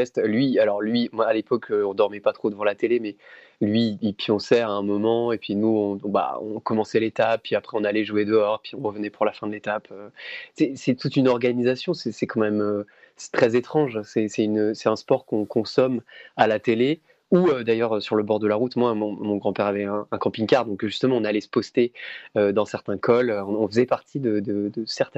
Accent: Grenoble, Auvergne-Rhône-Alpes, France; Mais moi, je suis originaire de Grenoble.

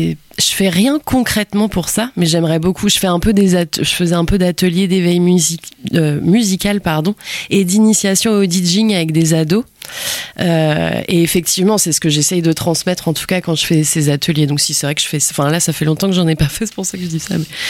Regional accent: Nantes, Pays de la Loire, France; je vivais à Paris en fait, donc je jouais principalement à Paris, puis un petit peu comme je viens de Nantes, voilà, un peu dans le Grand Ouest on va dire

